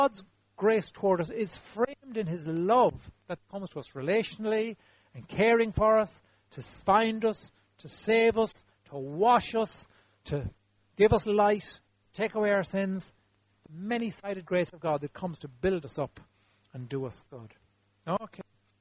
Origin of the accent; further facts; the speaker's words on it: Ireland; because we're human and we're Irish, and we've got other sorts of background things that just hang on us.